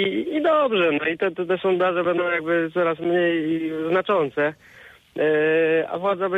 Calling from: Zielona Góra, Lubusz Voivodeship, Poland; z Zielonej Góry.

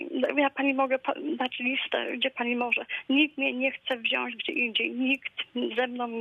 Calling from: Otyń, Lubusz Voivodeship, Poland; Ja jestem właśnie słuchaczką z Otynia

